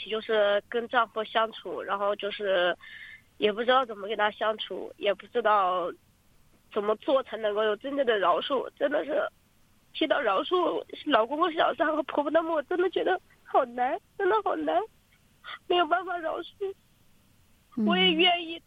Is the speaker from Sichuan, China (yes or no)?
no; Yunnan, China; 我回去，我是云南的，他是河北的，然后我就回云南了